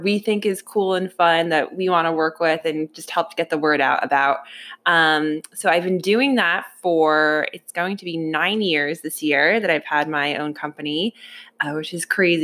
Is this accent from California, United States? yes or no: no; New Jersey, United States; I'm from New Jersey.